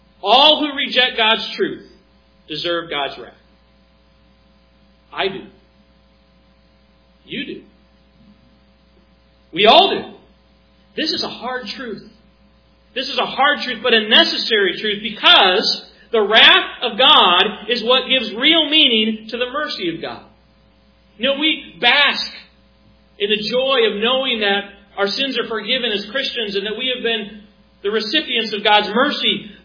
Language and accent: English; New York, United States; Growing up in New York, it was one of the cloudiest regions in all of the country.